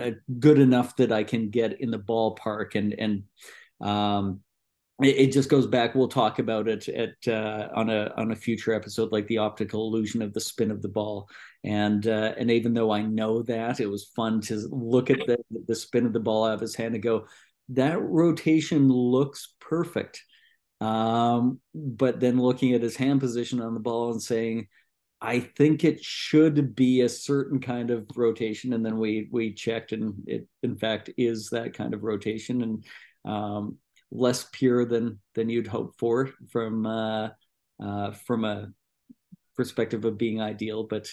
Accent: Canada; And as a Canadian, I love going down

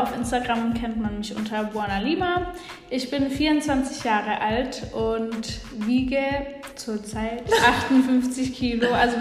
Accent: Stuttgart, Baden-Württemberg, Germany; meine Mutter wohnt hier bei mir in Stuttgart. Also ich komme auch aus Stuttgart gebürtig, habe schon immer hier gewohnt, direkt in Stuttgart-Mitte.

